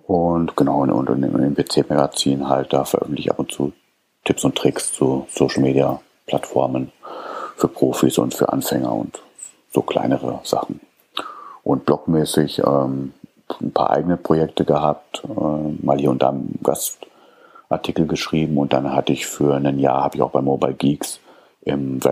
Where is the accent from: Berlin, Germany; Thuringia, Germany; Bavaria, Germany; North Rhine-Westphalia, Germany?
North Rhine-Westphalia, Germany; Dortmund; born there; Deswegen bin ich am Ende des Tages auch in Dortmund hängen geblieben. Also ich bin auch gebürtiger Dortmunder, wohne auch immer noch in Dortmund.